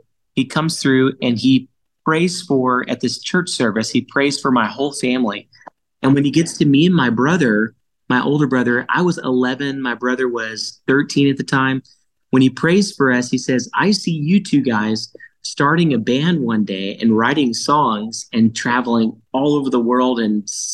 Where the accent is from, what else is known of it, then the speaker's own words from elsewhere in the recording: Texas, United States; my mom would teach these big 50 voice and 60 voice choirs growing up in Southeast Texas.